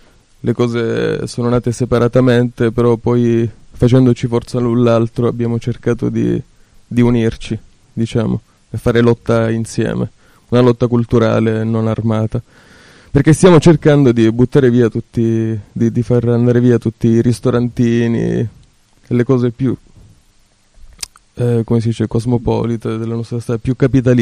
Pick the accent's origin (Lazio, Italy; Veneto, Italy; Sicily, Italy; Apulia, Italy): Sicily, Italy; moved away; Io sono siciliano, sono fuggito via circa 7-8 anni fa per cercare altro.